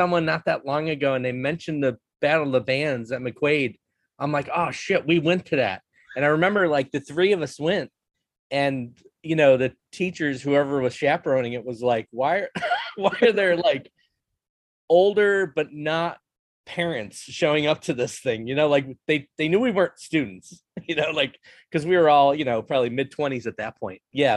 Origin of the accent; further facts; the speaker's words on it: Scranton, Pennsylvania, United States; Yeah, I grew up in Scranton, PA.